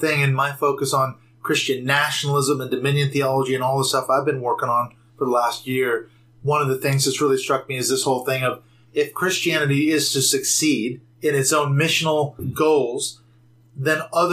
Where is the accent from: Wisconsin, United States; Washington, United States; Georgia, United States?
Washington, United States; Seattle; I was raised in Seattle, Washington, literally a world apart.